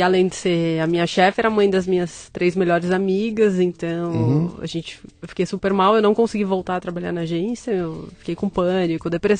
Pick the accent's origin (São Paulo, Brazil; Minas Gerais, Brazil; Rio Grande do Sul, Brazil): São Paulo, Brazil; born there; São Paulo.